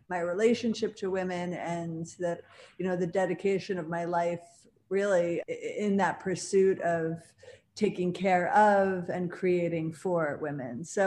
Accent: Buffalo, New York, United States; now in New York City, United States; I'm from Buffalo.

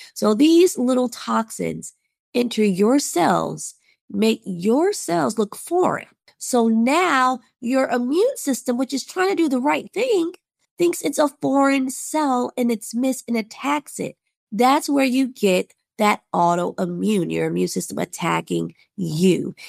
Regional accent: Detroit, Michigan, United States; I'm from Detroit, you know, quote unquote, there are no ticks there.

